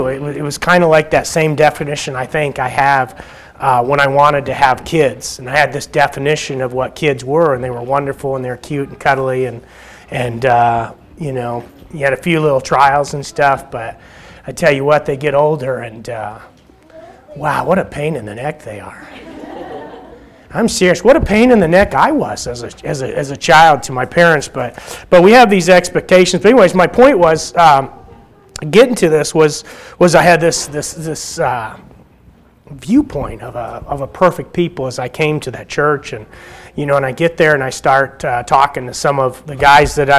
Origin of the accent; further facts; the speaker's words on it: Oklahoma, United States; also born or lived in Michigan; When I was growing up in Oklahoma, my grandfather, many of you probably knew … better than I did.